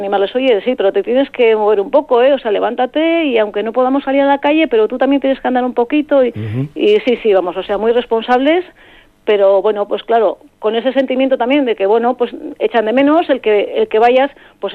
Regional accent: San Román, Basque Country, Spain; Yo conocía a los pueblos más cercanos porque yo soy de San Román.

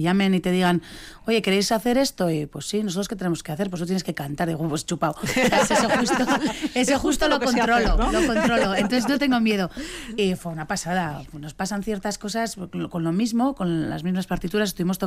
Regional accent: Bilbao, Basque Country, Spain; Soy de Bilbao

